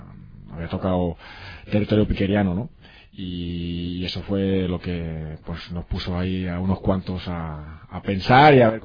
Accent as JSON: {"language": "Spanish", "town": "Madrid", "region": "Community of Madrid", "country": "Spain", "tie": "born or raised there", "said": "Soy hijo de Hortaleza"}